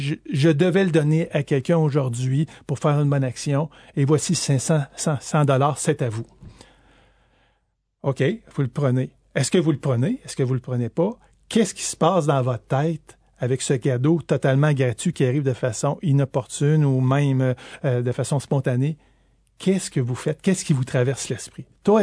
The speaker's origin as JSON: {"language": "French", "region": "Quebec", "country": "Canada", "said": "C'est quoi, en guillemets, comme on dit chez nous, au Québec"}